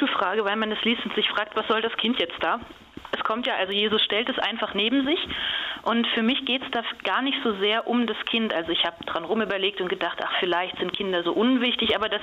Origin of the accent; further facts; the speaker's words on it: Hitdorf, North Rhine-Westphalia, Germany; Ich kannte die Schwestern hier aus Olpe schon aus meinem Heimatdorf, aus Hittdorf.